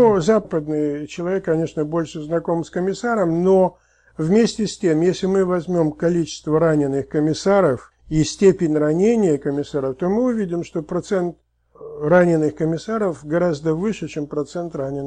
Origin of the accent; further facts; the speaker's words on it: Saratov, Saratov Oblast, Russia; born there; also born or lived in Moldova; Нет, я родился в Саратове.